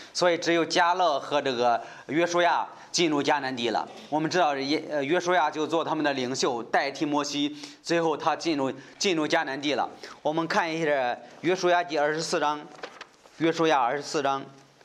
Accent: Henan, China; 但是我们河南人常常说这麻风

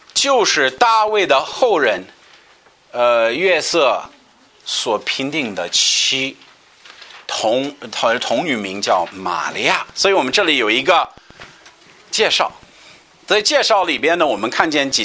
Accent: United States; Chinese is a second language; 经常像我们外国人听到的借口是，在你们美国人大家都是信主，所以你们信仰很简单。我说你肯定是没去过美国这样说的。

